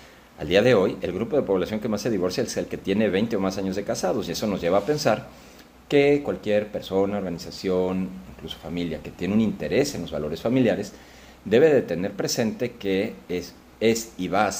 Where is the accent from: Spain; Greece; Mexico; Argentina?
Mexico; nos encontramos con que en México, entre 1980 y ahora, somos muchos más mexicanos